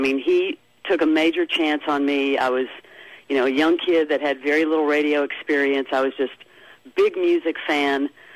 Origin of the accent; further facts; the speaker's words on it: Fairhope, Alabama, United States; Yes, I was raised in Fairhope. I'm the only Southerner in my family.